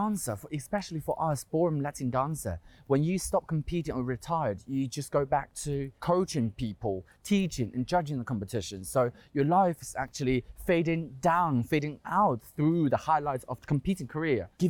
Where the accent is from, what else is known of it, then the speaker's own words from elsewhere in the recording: China; English is a second language; now in London, United Kingdom; I felt like China is my country. I'm proud to be Chinese. I loved everything in my country.